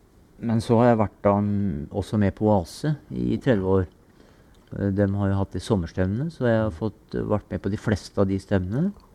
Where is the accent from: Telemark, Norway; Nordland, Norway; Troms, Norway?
Telemark, Norway; Lunde; Jeg vokste opp i Lunde, ja.